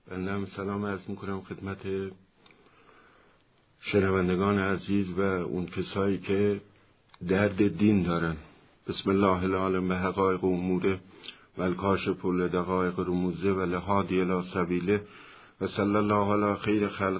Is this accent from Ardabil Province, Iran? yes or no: no; Mehrabad, East Azerbaijan, Iran; born there; متولد روستای مهرآباد از توابع بخش عجبشیر شهرستان مراغه هستم و در سال 1331 متولد شدم. روستای زادگاه ما کنار دریاچه ارومیه واقع شده.